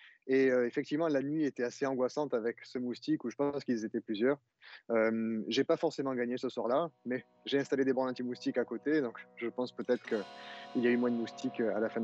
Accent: Arles, Provence-Alpes-Côte d'Azur, France; born there; nous sommes nés à Arles tous les deux, et nous avons grandi avec les moustiques

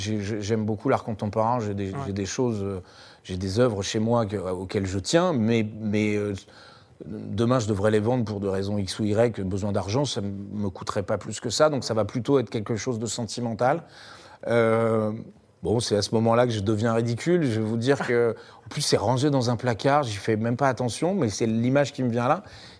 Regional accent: Paris, Île-de-France, France; Ah ouais, pourtant, je suis parisien

